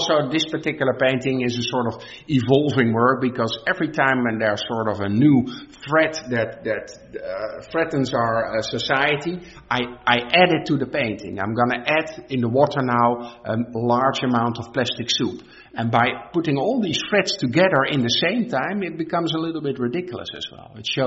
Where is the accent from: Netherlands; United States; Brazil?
Netherlands; Rotterdam, South Holland; I am from Rotterdam, and that's a very industrial town as well.